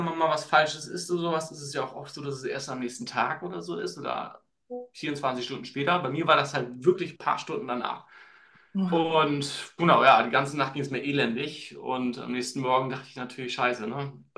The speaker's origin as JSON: {"language": "German", "region": "Hamburg", "country": "Germany", "said": "ich komme aus Hamburg"}